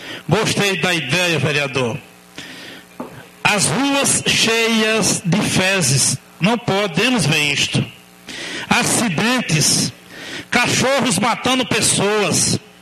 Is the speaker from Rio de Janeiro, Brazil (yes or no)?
no; Teresina, Piauí, Brazil; sou filho de pobre, fui criado em Teresina